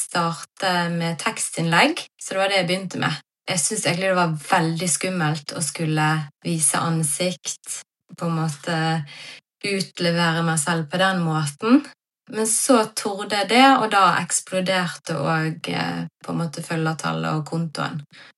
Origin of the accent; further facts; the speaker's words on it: Vestland, Norway; accent: Bergen dialect; jeg har veldig bergensk dialekt.